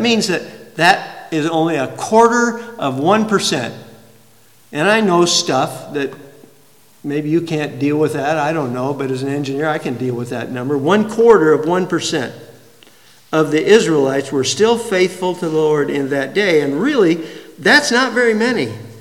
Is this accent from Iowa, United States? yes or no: yes; Blairsburg, Iowa, United States; I was raised in Blairsburg, Iowa, population 225.